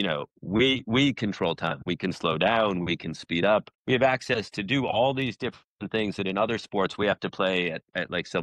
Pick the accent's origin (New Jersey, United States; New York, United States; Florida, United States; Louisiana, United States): New York, United States; I mean, I grew up in New York, and I did not play tennis super early.